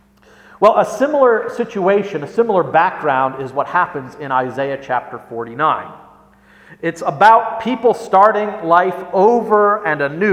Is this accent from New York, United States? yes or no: yes; Rochester, New York, United States; And Rochester, New York, my hometown, what is Rochester, New York known for in terms of food?